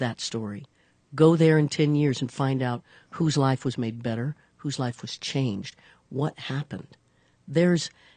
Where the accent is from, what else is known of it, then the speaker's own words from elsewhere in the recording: Leavenworth, Kansas, United States; born there; I said I was born. I was born in Leavenworth, Kansas. I wanted to be a rock star.